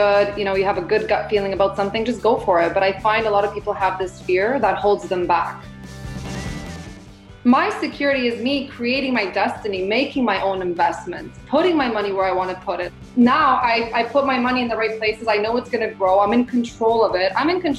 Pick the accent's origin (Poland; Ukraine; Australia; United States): Poland; English is a second language; now in Canada; I'm an immigrant. I came from Poland.